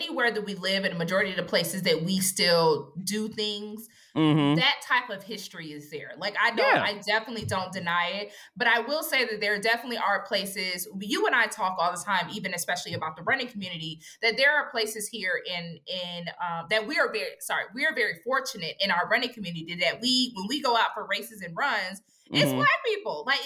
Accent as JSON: {"language": "English", "town": "Atlanta", "region": "Georgia", "country": "United States", "tie": "born or raised there", "said": "Even places when I was a little girl, because I grew up in Atlanta, places that are exciting to live."}